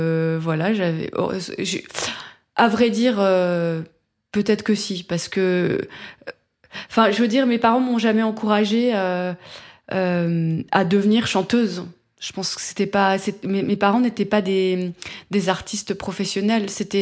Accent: Île-de-France, France; also born or lived in Paris; Je suis née dans le 14e arrondissement. J'ai grandi dans les Yvelines.

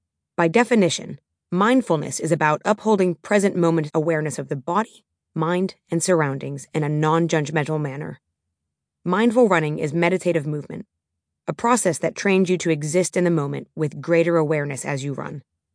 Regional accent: Minneapolis, Minnesota, United States; I grew up watching the Twin Cities Marathon in my hometown of Minneapolis, Minnesota, every fall with my dad.

